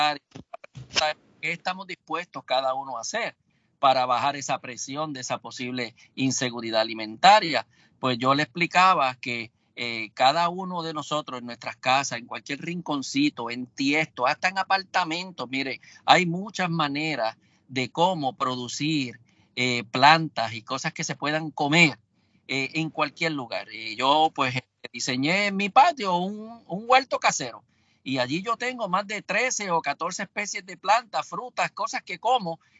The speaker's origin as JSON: {"language": "Spanish", "country": "Puerto Rico", "said": "Así que es una manera de nosotros como puertorriqueños aportar a esto también."}